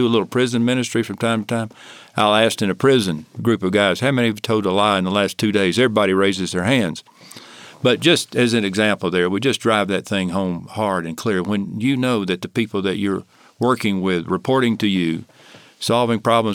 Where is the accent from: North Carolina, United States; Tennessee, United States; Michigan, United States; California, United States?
Tennessee, United States; Chattanooga; Two guys from my hometown, Chattanooga, Tennessee, had the idea of Coke in bottles